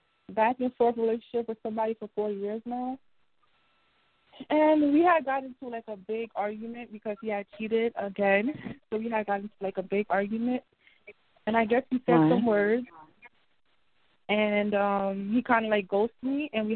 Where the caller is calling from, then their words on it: New York, United States; I'm calling from Long Island.